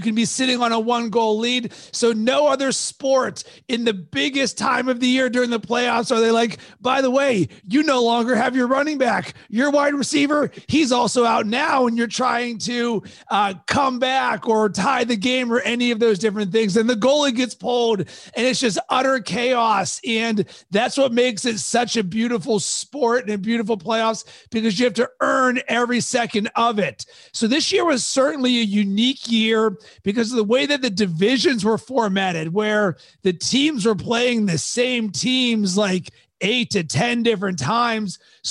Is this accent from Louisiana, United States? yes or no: no; Pittsburgh, Pennsylvania, United States; now in Chicago, United States; I'm from Pittsburgh and I live in Chicago. So I'm a diehard Penguins fan.